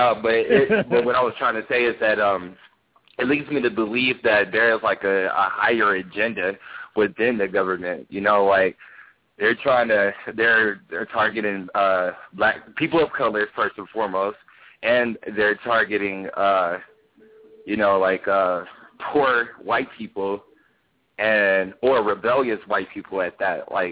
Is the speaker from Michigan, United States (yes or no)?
yes; Detroit, Michigan, United States; straight from Detroit